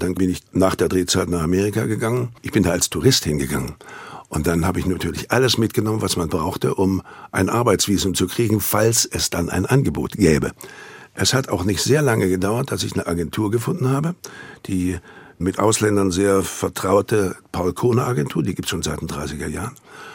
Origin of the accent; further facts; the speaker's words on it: Thuringia, Germany; accent: Thuringian; Das habe ich dann mit meinem thüringischen Akzent auf Englisch gemacht und mit einem thüringischen Akzent mich dann selber synchronisiert auf Deutsch.